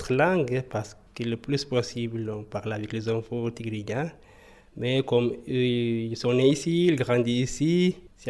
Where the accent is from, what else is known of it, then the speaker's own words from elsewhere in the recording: Eritrea; French is a second language; now in Peseux, Switzerland; je vis dans le canton de Neuchâtel. Je viens de l'Érythrée.